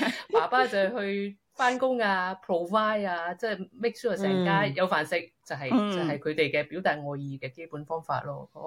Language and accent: Cantonese; Sweden; Cantonese is a second language; 我瑞典人嚟噶嘛